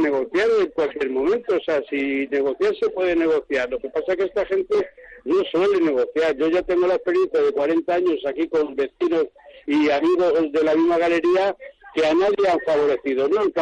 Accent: Madrid, Community of Madrid, Spain; Nosotros somos de Palomeras, del barrio San Agustín.

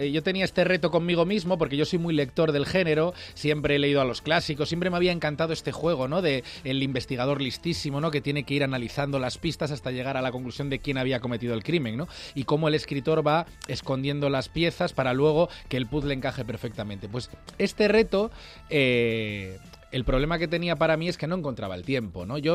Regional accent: Vigo, Galicia, Spain; moved away as an adult; now in Madrid, Spain; Vigo, yo nací en Vigo y pasé allí 18 años maravillosos. Por ejemplo, Madrid, llevo 17 años viviendo en Madrid.

